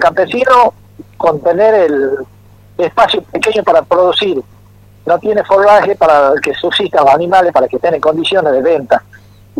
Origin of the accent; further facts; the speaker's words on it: Salta, Argentina; somos las familias de Chaco Salteño